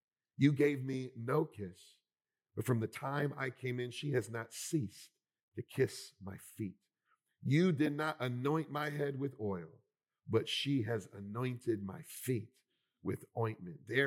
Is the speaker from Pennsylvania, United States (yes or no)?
yes; Philadelphia, Pennsylvania, United States; I'm from Philly, and this reminds me of block parties people would sometimes have